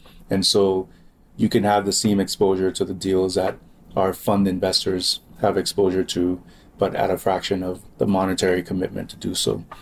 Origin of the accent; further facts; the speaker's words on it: Liberia; now in Chicago, United States; I'm from Liberia and always had an interest in doing something there. But after living in Chicago for close to 10 years